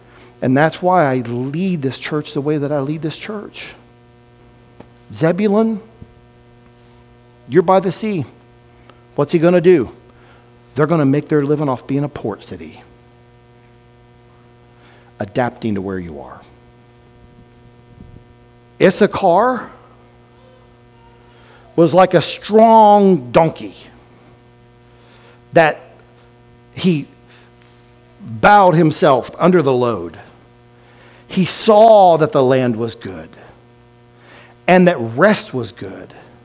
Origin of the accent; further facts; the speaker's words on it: United States; I'm from Adams County. I'm not speaking anything, that I don't understand personally.